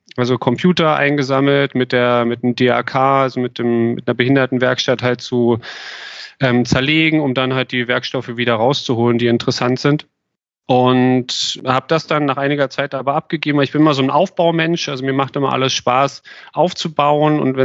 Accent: Potsdam, Brandenburg, Germany; also born or lived in Cottbus; ja, ich bin in Brandenburg groß geworden, in Potsdam, bin in Cottbus geboren worden, also ein gebürtiger Brandenburger, hört man wahrscheinlich auch in der Stimmfärbung an der einen oder anderen Stelle.

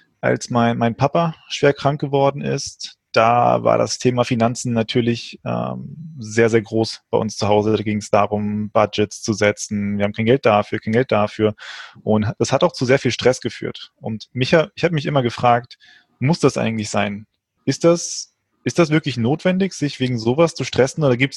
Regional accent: Frankfurt, Hesse, Germany; also born or lived in Portugal; 27 Jahre jung, gebürtig Portugiese, bin dann relativ früh nach Frankfurt gekommen, hier aufgewachsen, habe hier auch Finanzen und Physik studiert.

